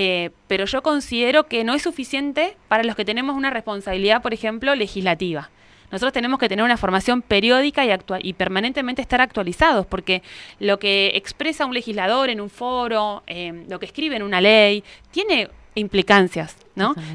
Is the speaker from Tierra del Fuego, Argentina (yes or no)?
yes; Tierra del Fuego, Argentina; de cómo los vivimos también los fueguinos